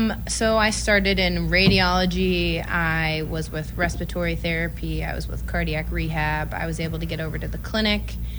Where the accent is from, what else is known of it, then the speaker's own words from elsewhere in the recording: Novato, California, United States; I'm originally from Novato, California, so kind of close to San Francisco Bay Area